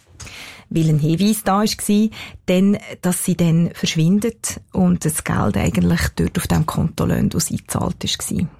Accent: Switzerland; first language Spanish; German is a second language; Schweizerdeutsch ist gleich wie meine Muttersprache. Ich bin aufgewachsen, habe sofort Schweizerdeutsch gelernt. Es ist viel die reichere Sprache für mich, auch das grössere Vokabular. Es ist meine Herzenssprache, gleichwohl, obwohl Spanisch meine Ursprungssprache ist.

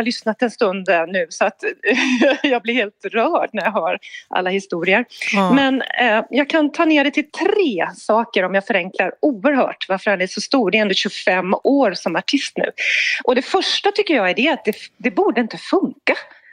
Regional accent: Gothenburg, Västra Götaland County, Sweden; Nummer två tycker jag är som göteborgare och hagabo.

